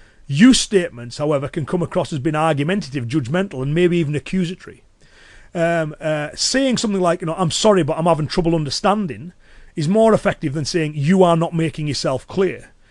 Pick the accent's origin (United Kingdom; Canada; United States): United Kingdom; So, where I'm from, obviously, I'm British, so in British culture, raising your voice can be seen as a sign of losing your temper